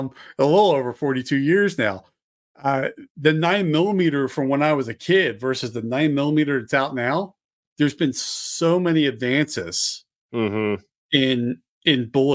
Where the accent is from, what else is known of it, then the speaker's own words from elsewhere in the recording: Philadelphia, Pennsylvania, United States; now in Montana, United States; I grew up just outside of Philly. And it was so funny when I moved to Montana, and this is where I got my first concealed carry permit.